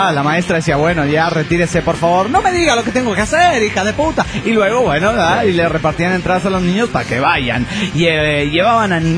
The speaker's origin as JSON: {"language": "Spanish", "town": "Monterrey", "region": "Nuevo León", "country": "Mexico", "said": "de Monterrey, Nuevo León, México."}